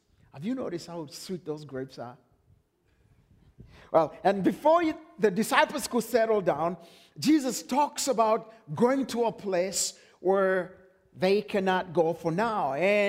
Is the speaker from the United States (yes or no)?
no; Kenya; growing up in Kenya gave me a first-hand experience of gardening. My grandfather owned a big chunk of land that my family still lives on.